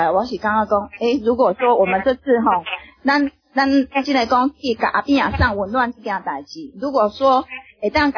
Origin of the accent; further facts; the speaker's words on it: Taiwan; 我们台湾人要自己要自立自强